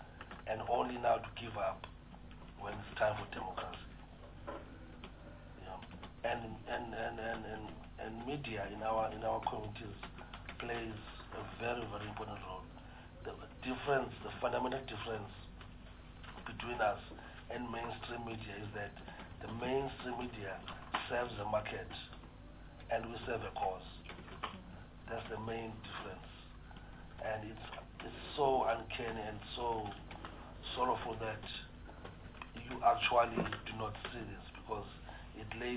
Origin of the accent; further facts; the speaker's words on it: Eastern Cape, South Africa; I'm from Tsofuvaba in the Eastern Cape. it's not my first time being in Cape Town.